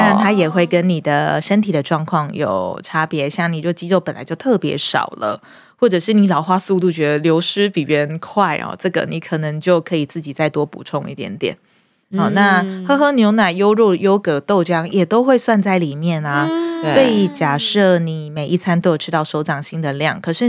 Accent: Pingtung County, Taiwan; now in Taipei, Taiwan; 大家知道我是屏东人，我刚从屏东到台北的时候我非常惊讶，

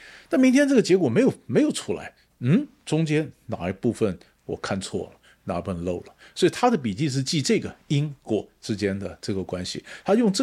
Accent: Taiwan; 我们台湾人呢、啊，跟拉丁美洲啊，心理上、地理上都很遥远

